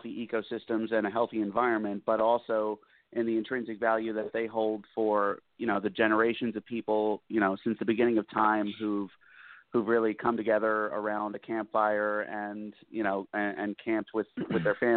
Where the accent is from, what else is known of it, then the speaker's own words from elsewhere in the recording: Trenton, New Jersey, United States; I'm calling you from Trenton, New Jersey right now. Oh, okay. Lifelong Trentonian. Okay. Been here my whole life. So is my whole family.